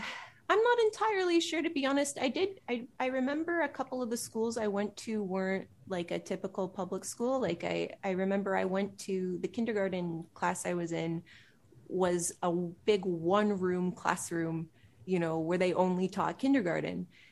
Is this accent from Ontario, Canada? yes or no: yes; Pickering, Ontario, Canada; So I grew up in Pickering, east of Toronto.